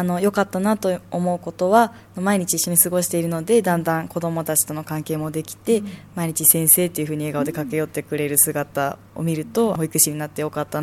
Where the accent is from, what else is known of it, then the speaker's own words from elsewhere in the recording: Zama, Kanagawa, Japan; 私は藤沢市ではなくて座間市の出身です、